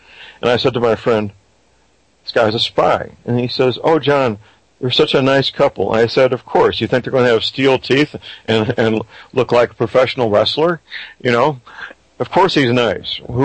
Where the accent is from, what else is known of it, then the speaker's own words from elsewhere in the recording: St. Louis, Missouri, United States; In St. Louis, Missouri, my hometown, a community of 2.5 million people